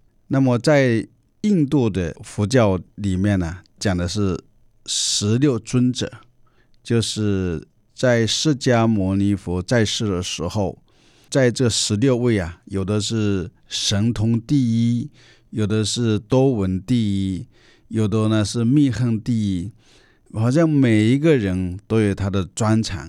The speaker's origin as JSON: {"language": "Chinese", "country": "China", "said": "我们中国人喜欢这个八，所以呢一共有十八位"}